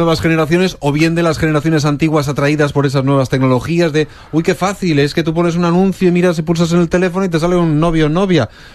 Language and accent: Spanish; Bilbao, Basque Country, Spain; que soy el de Bilbao.